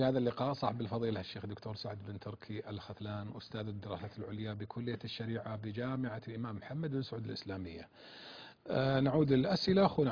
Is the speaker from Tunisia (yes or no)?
no; Saudi Arabia; عندنا في المملكة العربية السعودية